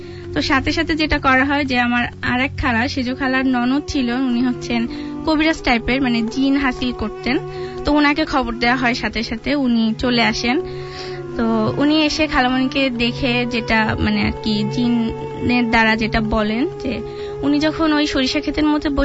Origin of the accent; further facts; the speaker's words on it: Azimpur, Dhaka Division, Bangladesh; এসেছি আজিমপুর থেকে।